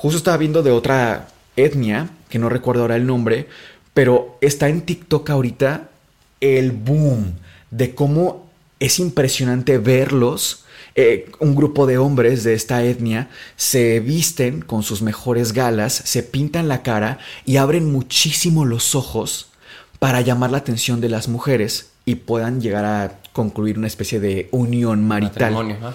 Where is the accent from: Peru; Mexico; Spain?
Mexico; para nosotros que somos mexicanos